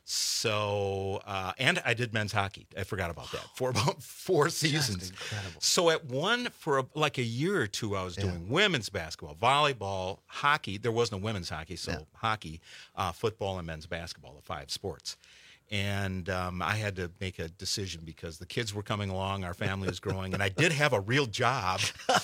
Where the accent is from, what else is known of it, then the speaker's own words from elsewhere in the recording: Racine, Wisconsin, United States; So I grew up in Racine. I graduated from Racine Horlick High School and decided my senior year that I was going to join the Army.